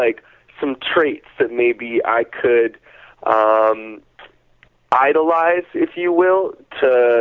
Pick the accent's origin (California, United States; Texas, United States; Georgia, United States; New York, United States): California, United States; San Diego; I'm from the San Diego area.